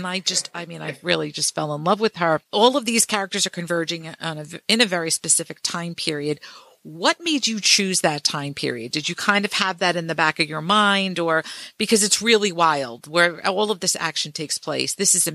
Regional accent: Brooklyn, New York, United States; I grew up in Brooklyn, New York, and the Southwest at the turn of the century is another galaxy to me.

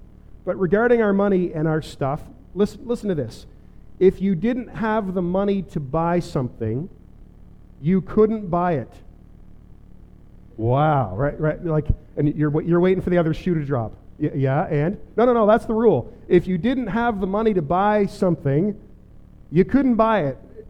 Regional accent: Fredericton, New Brunswick, Canada; I grew up kind of outside of Fredericton.

